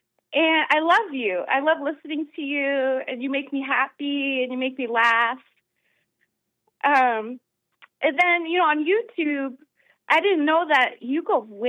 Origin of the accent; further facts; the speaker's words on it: United States; born there; So my dad was born in Iran, and my mom was born in Greece. So I was born in America. So my dad's Iranian and my mom is Greek.